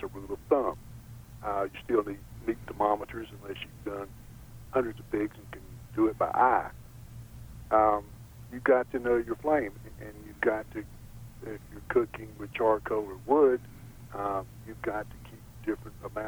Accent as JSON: {"language": "English", "town": "Winston-Salem", "region": "North Carolina", "country": "United States", "tie": "born or raised there", "said": "I was born in Eastern North Carolina. I grew up in my childhood from school to my present age in Winston-Salem."}